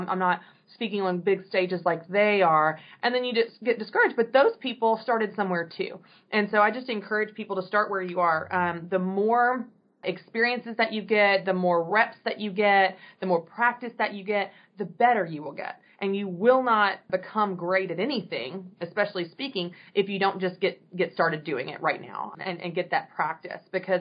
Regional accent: Nashville, Tennessee, United States; So I am from Nashville, and so I've lived here most of my life except for when I went away to college.

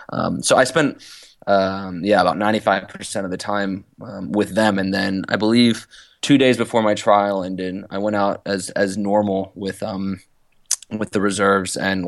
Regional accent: Roanoke, Virginia, United States; So I grew up in Roanoke, Virginia, and kind of went through the whole ODP system, playing travel soccer and whatnot.

